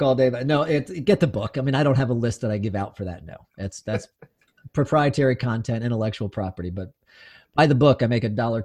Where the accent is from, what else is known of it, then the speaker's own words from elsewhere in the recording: Lancaster, Pennsylvania, United States; born there; I was born in Lancaster, Pennsylvania, and my mom was a part of like the women's JCs or whatever, one of those social groups.